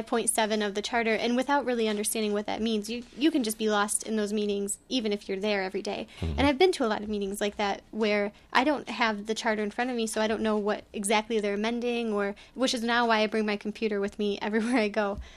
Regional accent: Illinois, United States; I grew up in the Chicago suburbs

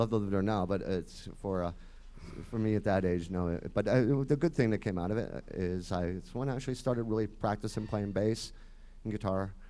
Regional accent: Detroit, Michigan, United States; born there; accent: Michigan; And when you say, well, I was born in Detroit, out to the hospital, they don't believe you, or they think you're just trying to put on an accent.

